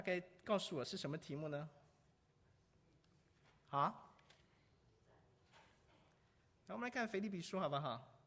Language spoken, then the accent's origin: Chinese; China; 我们中国人就是说儿女成才怎么样，父母亲就得到满足嘛